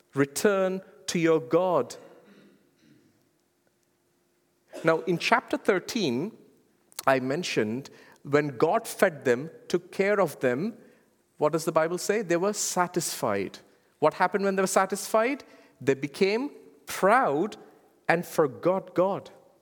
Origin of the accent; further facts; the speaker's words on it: India; Now, I come from India, and in India, there is no shortage for monkeys.